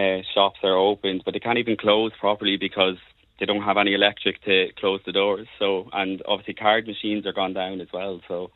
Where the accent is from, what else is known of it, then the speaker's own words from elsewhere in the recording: Portarlington, County Laois, Ireland; now in Spain; I'm from Port Arlington, actually, yeah.